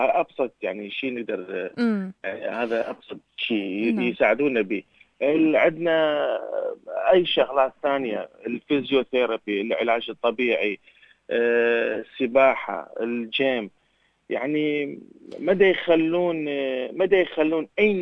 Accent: Iraq; now in Australia; يعني ببلدي بالعراق ما كان عندنا

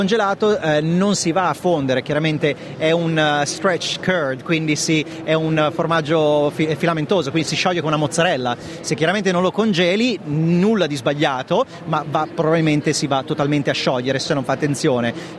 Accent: Milan, Lombardy, Italy; Io sono di Milano, il classico provolone della Valpadana, chiaramente io essendo di Milano c'è una connection

